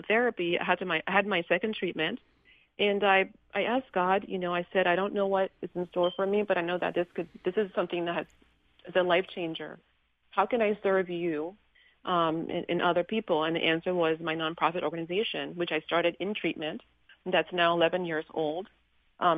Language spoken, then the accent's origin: English; Liberia; Well, like I said, I'm from Liberia, West Africa.